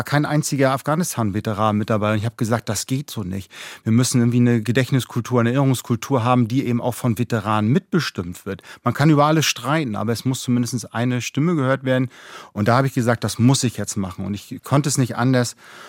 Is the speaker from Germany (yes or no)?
yes; Northern Germany, Germany; Ich bin Norddeutscher, da redet man sowieso nicht allzu viel und allzu gerne